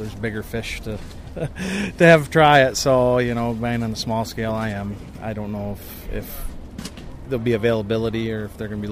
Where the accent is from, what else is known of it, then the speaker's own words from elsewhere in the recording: Buckley, Michigan, United States; from Buckley, Michigan. I farm about 400 acres, about 75 beans right now.